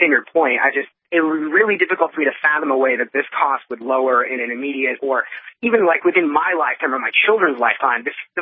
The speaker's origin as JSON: {"language": "English", "region": "New York", "country": "United States", "said": "I mean, I'm from New York"}